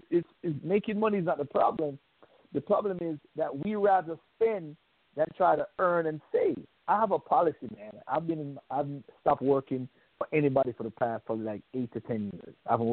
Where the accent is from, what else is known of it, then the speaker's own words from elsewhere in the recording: Jamaica; When I grew up in Jamaica, man, my mom, they always have a saying.